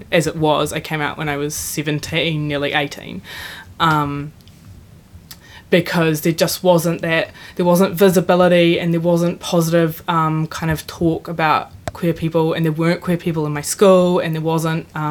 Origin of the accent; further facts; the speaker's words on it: Palmerston North, Manawatū-Whanganui, New Zealand; So I come from Palmerston North, which is an interesting place to grow up in. But it's like it's really good, but it's quite small and quite insular